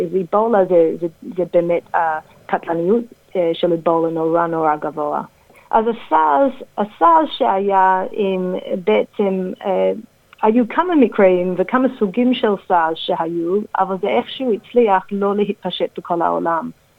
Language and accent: Hebrew; Australia; born there; Hebrew is a second language; also born or lived in Israel; אני בעצם עברית לא שפת אם שלי, נולדתי באוסטרליה, גרתי בארץ 3 שנים לפני כמעט 15 שנה כבר